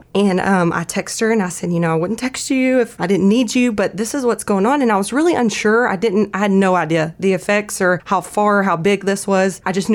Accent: Hudson, Texas, United States; Of course, I was born and raised here in Hudson and always played ball my whole life.

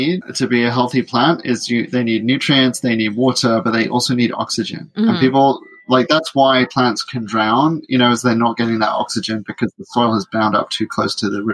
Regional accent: United Kingdom; accent: British

